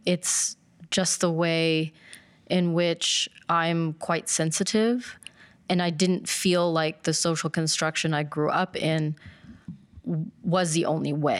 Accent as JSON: {"language": "English", "town": "Denton", "region": "Texas", "country": "United States", "tie": "born or raised there", "said": "I was brought up in Denton, Texas."}